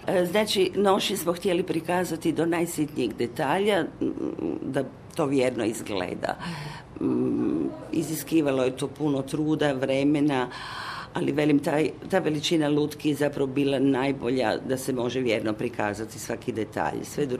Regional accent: Samobor, Zagreb County, Croatia; born there; kao rođena Samoborka, ponosna što sam rođena u Samoboru

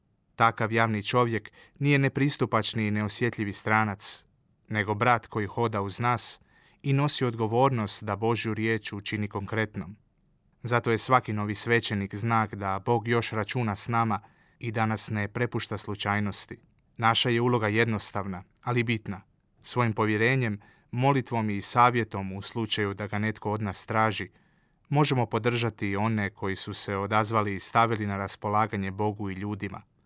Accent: Zagreb, City of Zagreb, Croatia; Ja inače dolazim iz Kustošije, kvarta u zapadnom dijelu Zagreba u kojem je župa posvećena Nikoli Taveliću.

